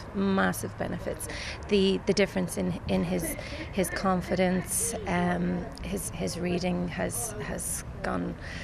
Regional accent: Swords, Leinster, Ireland; So we're from Swords. So we're coming out from Swords direction.

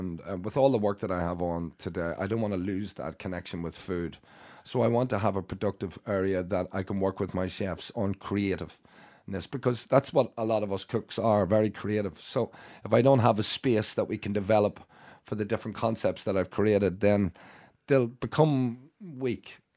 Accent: Dublin, Leinster, Ireland; born there; also born or lived in Carlow; I was born in Rotunda here in Dublin, and my mum, we lived on Gardiner Street

